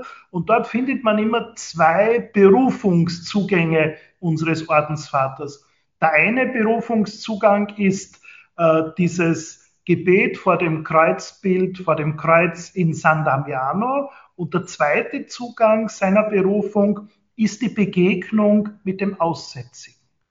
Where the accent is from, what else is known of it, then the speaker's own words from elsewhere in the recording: Güssing, Burgenland, Austria; Und wir haben in meiner Heimatstadt in Güssing